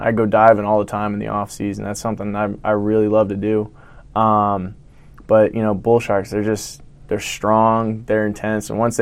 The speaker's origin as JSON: {"language": "English", "region": "Florida", "country": "United States", "said": "I'm from South Florida."}